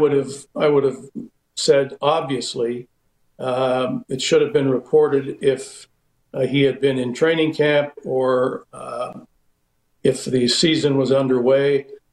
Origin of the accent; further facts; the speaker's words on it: Canada; And I reply, I'm a citizen of the world, and replying as that and not as a Canadian.